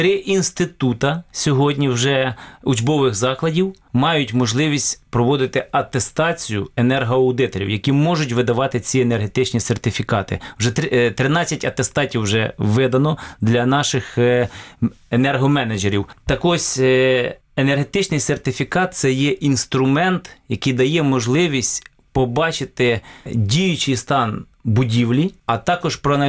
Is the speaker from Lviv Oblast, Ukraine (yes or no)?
no; Kamianets-Podilskyi, Khmelnytskyi Oblast, Ukraine; це місто Кам'янець-Подільське. До речі, моє рідне місто